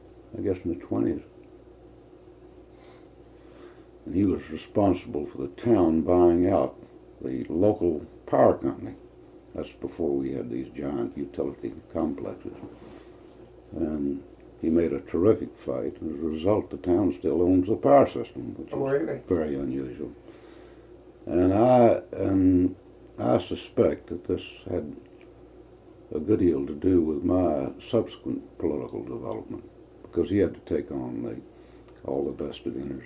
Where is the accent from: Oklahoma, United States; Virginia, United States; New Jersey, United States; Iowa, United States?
Virginia, United States; Radford; born there; Well, I was born in Radford, Virginia, small town Virginia. My family were small business people.